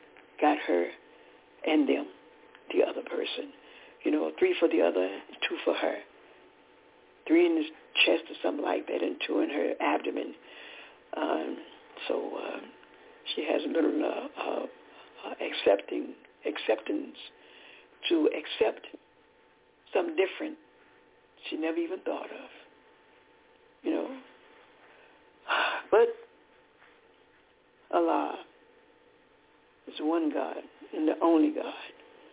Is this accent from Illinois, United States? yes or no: no; Decatur, Georgia, United States; We're from Decatur, Georgia.